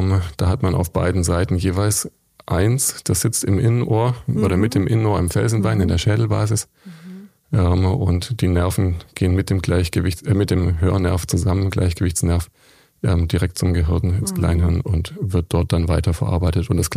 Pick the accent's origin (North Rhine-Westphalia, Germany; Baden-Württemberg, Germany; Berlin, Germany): Baden-Württemberg, Germany; Stuttgart; ich komme ja aus Stuttgart